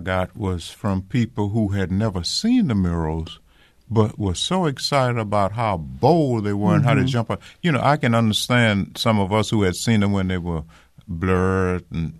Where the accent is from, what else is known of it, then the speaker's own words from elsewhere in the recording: Louisiana, United States; Well, I'm from Louisiana, you know, sugar cane capital.